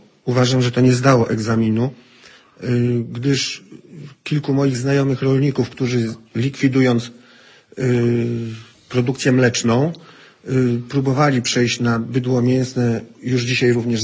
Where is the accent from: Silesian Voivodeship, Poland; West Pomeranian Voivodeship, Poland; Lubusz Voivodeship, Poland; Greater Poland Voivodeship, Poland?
Lubusz Voivodeship, Poland; Skwierzyna; Tak, jestem rolnikiem ze Skwierzyny.